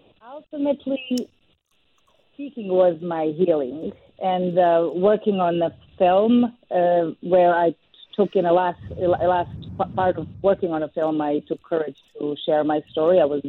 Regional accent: Serbia; English is a second language; moved away as an adult; I was born and raised in Serbia, and I had a beautiful acting career.

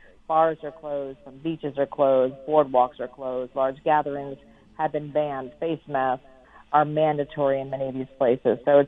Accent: United States; I'm actually American.

